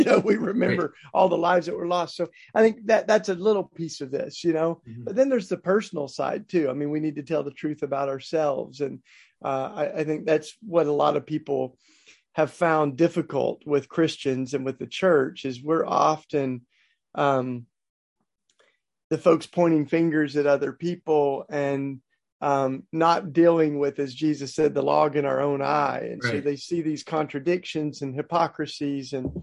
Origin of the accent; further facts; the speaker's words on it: Tennessee, United States; I'm from Tennessee originally, and in Tennessee we had a statue of Nathan Bedford Forrest